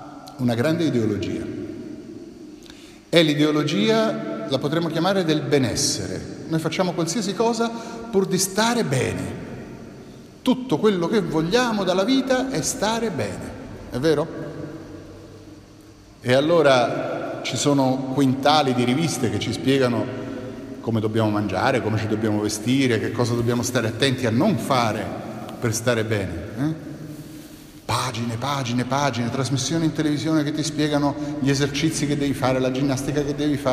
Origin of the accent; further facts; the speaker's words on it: Rome, Lazio, Italy; io vengo da Roma